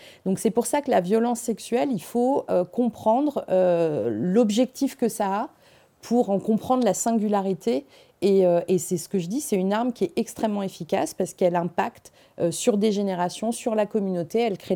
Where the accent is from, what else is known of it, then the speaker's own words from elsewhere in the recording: Moulins, Auvergne-Rhône-Alpes, France; j'ai grandi dans le Bourbonnais, qui est en Auvergne, et j'ai grandi à Moulins-sur-Allier, qui est la ville où il y avait la ligne de démarcation entre la zone libre et la zone occupée.